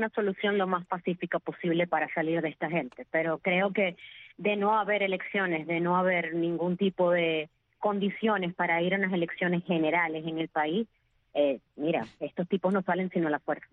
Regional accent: Venezuela; somos los venezolanos

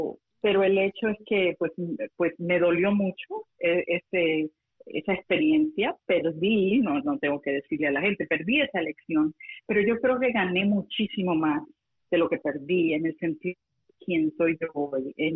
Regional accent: Colombia; hemos avanzado tanto como colombianos, como comunidad.

